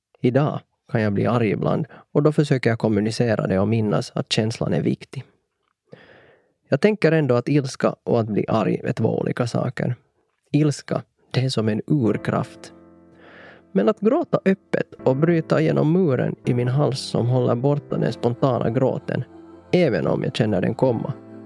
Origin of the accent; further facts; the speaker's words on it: Colombia; now in Sweden; Min nästa stora utmaning är återresan till mitt hemland Colombia.